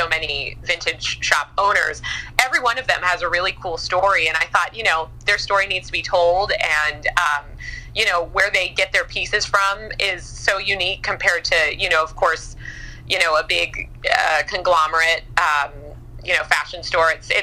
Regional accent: New York, United States; I think as a New Yorker, we're kind of quick to be like, oh, you know, everyone's selfish

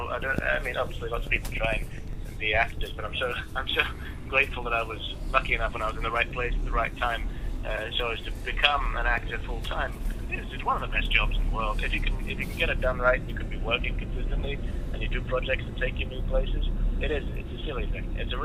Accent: Australia; I'm Australian. I grew up in Australia, and we have a fairly limited history, especially compared to the rest of the world.

